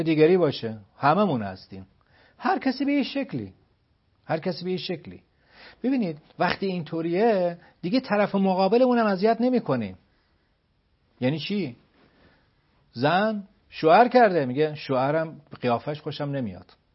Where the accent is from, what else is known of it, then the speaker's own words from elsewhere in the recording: Germany; moved away as an adult; now in Iran; من بزرگ شده آلمانم، 1 سال اومدم اینجا، آلمان از اینا نداره، من بزرگ شده اونجا، من 26 سال اونجا زندگی کردم